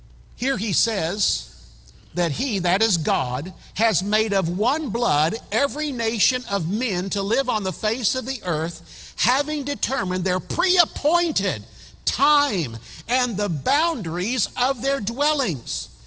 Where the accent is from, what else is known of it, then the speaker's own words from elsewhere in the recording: Tulsa, Oklahoma, United States; I was born in Tulsa. I was born at St. John's Hospital. I lived in the south side of Tulsa.